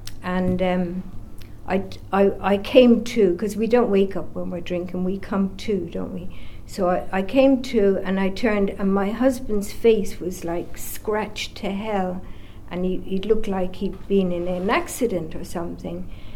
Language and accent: English; Ireland; I'm not, I'm an Irish Catholic, you know.